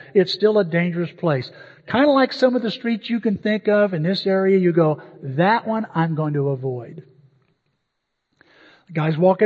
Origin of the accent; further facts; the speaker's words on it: Illinois, United States; When I grew up in Southern Illinois, Route 130 was called Bloody 130